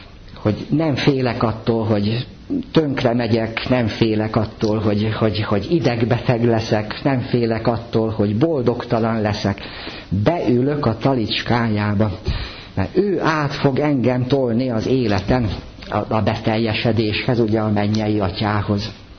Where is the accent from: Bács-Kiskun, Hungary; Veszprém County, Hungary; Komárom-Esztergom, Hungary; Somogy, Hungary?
Bács-Kiskun, Hungary; Kiskunfélegyháza; Én Kiskunfélegyházán nőttem föl, ugye Kecskemét, ez nem messze egy 30 ezres kisváros